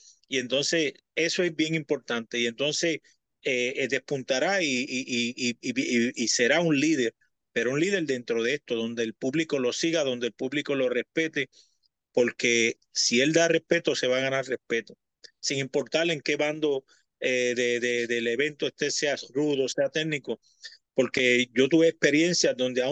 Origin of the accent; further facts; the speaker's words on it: Vega Alta, Puerto Rico; va a ser en mi pueblo natal, en Vega Alta. Yo soy de Vega Alta. No vivo ahora allí, pero mi pueblo es Vega Alta. Yo pertenezco a Vega Alta y es un gran honor. Allí está mi familia, mis amistades.